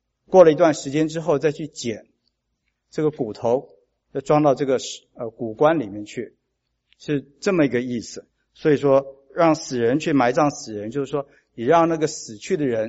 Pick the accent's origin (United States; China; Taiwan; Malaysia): China; 我们中国人的话来说，就养老送终的意思